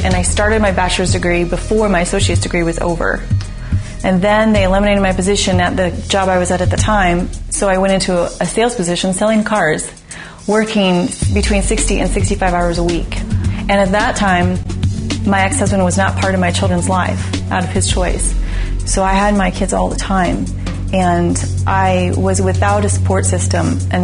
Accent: Omaha, Nebraska, United States; I'm from Omaha, Nebraska. I was born and raised in Nebraska, and I went to Bible college up in Minneapolis for a year.

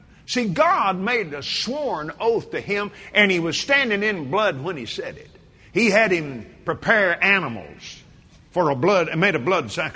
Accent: Texas, United States; I was raised in West Texas.

